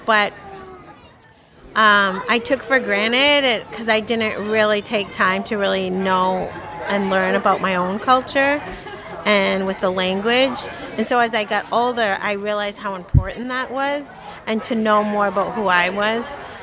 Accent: Maine, United States; I grew up on the Passamaquoddy Reservation.

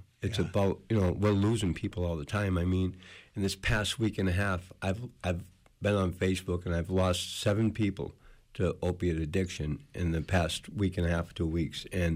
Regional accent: Boston, Massachusetts, United States; now in Waldo County, United States; And I'm from the city. I'm from Boston, and I came here and I got in trouble and I changed my life.

